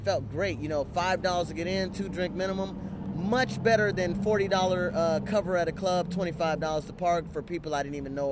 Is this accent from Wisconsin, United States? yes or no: no; Miami, Florida, United States; also born or lived in Washington, D.C.; now in New Orleans, United States; I moved here a year ago. From Washington, D.C. I'm originally from Miami. And I moved here a year ago.